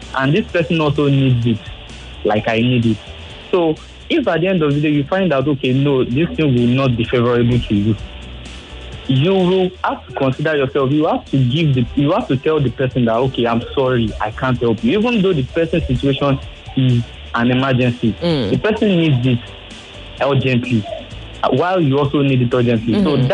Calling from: Kurudu, Federal Capital Territory, Nigeria; I'm calling from Kurudu.

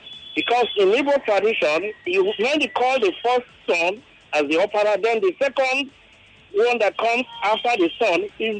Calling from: Fairfax, Virginia, United States; I am calling from Fairfax.

